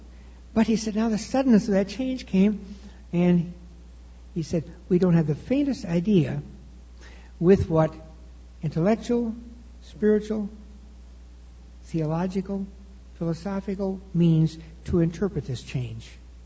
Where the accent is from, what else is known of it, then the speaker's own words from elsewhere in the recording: Chicago, Illinois, United States; Again, I'm from Chicago, so I don't have to knock the market.